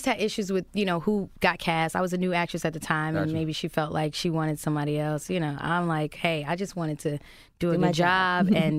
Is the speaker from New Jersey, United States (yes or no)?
yes; East Orange, New Jersey, United States; I grew up in Jersey, East Orange, Catholic school, totally nothing